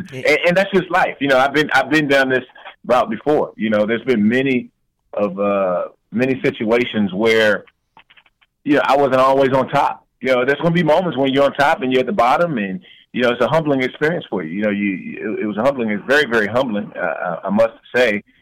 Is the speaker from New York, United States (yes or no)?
no; Washington, District of Columbia, United States; as a kid growing up in Washington, D.C., I was afraid to pursue the arts.